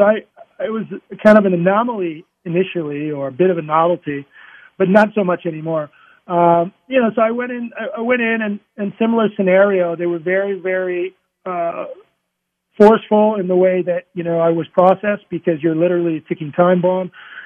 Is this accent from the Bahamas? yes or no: no; U.S. Virgin Islands; I grew up in the Virgin Islands, free diving and spearfishing, and I can hold my breath, you know, 4+ minutes and dive 125 feet.